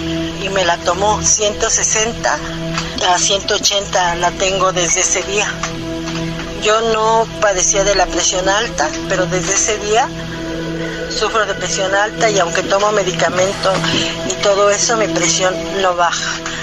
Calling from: Mexico City, Mexico

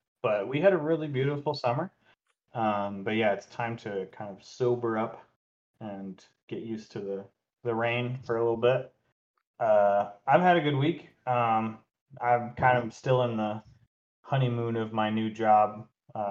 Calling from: Seattle, Washington, United States; Oh, in Seattle.

